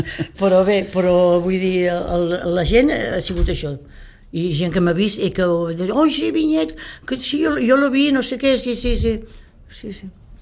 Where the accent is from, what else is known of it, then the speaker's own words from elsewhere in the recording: Sitges, Catalonia, Spain; soc una de Sitges